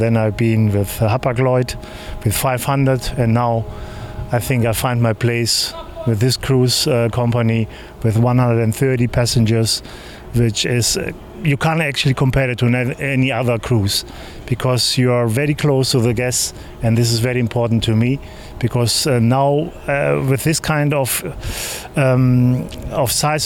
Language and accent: English; Germany; accent: German; English is a second language; Yes, I'm Greek. But I was born and I grew up in Germany.